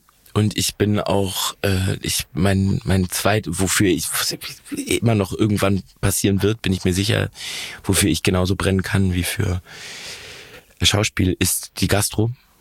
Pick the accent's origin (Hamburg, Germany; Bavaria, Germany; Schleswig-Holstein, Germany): Hamburg, Germany; ich bin in Volksdorf zur Schule gegangen, habe ich schon gesagt, Volksdorf ist, glaube ich, der Stadtteil oder war es früher auf jeden Fall der Stadtteil mit den meisten Millionären in Hamburg und gleichzeitig mein Papa an der Grenze zur Platte wohnt und Stelzhoop